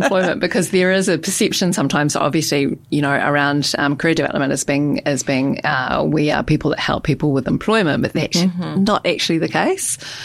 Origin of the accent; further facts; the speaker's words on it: New Zealand; accent: New Zealand; I learned very quickly that actually my New Zealand accent was very thick.